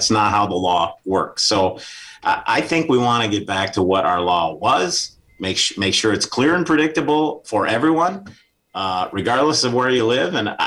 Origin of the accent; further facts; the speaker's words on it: Superior, Wisconsin, United States; whether they're from Superior, my hometown, or Kenosha, or Green Bay, or Platteville